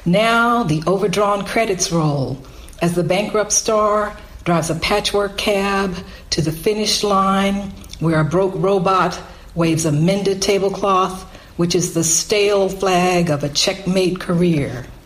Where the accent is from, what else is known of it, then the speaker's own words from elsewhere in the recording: Texas, United States; also born or lived in Alabama; I grew up in Texas and I was born in Alabama.